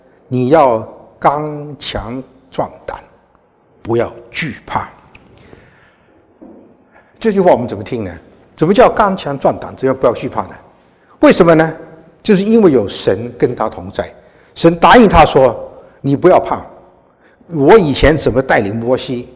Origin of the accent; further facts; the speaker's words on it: China; 我们中国人都希望是怎么样，有后代，是不是？